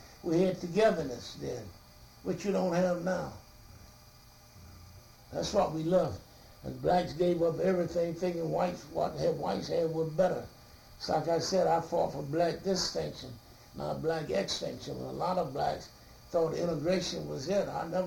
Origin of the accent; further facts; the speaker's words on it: Beaufort, North Carolina, United States; No. I grew up in Beaufort, North Carolina. On the coast of North Carolina.